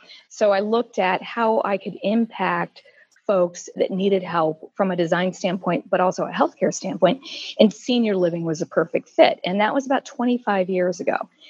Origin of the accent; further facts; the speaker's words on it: Columbus, Ohio, United States; I happen to be in Columbus, Ohio today in my hometown.